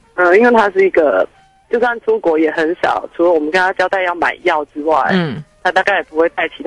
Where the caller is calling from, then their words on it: Taichung, Taiwan; 我是台中的